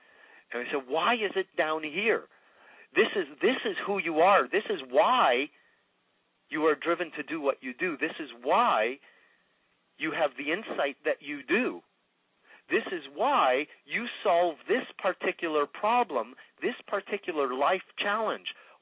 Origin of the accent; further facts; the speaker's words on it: Montreal, Quebec, Canada; first language French; English is a second language; We moved to a community in Montreal. My native tongue is French, but I was raised in an English neighborhood in a French province.